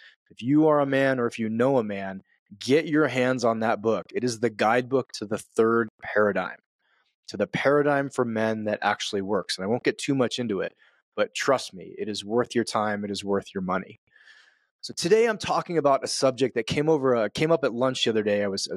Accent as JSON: {"language": "English", "region": "East Coast", "country": "United States", "tie": "born or raised there", "said": "Like, I grew up on the East Coast."}